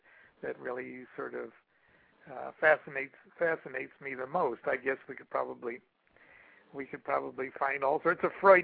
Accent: Midwest, United States; I was sort of traumatized by religion and church and things like that as a young boy growing up in the Midwest

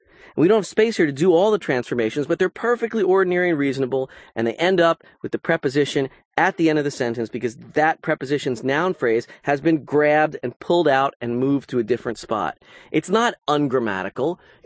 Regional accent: United States; accent: American; I am obviously, by my accent, by my grammar, American.

